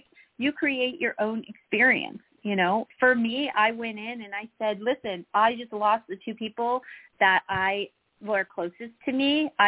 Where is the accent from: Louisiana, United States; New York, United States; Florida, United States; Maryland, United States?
Florida, United States; So I live in California, and I'm originally from Florida, which is where my mom lived.